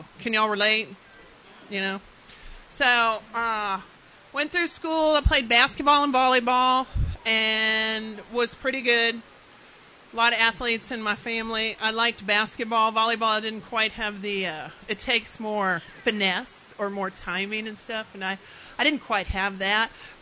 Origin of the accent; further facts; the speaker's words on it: Midland, Texas, United States; I'm from West Texas. I'm from Midland. Does anybody know Midland?